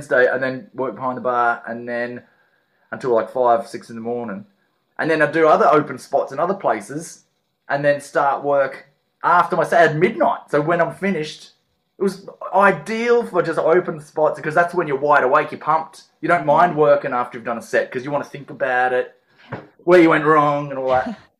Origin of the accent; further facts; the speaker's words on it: Perth, Western Australia, Australia; also born or lived in Adelaide, Australia; I just moved to Melbourne because I grew up in Perth. I was born in Adelaide, grew up in Perth.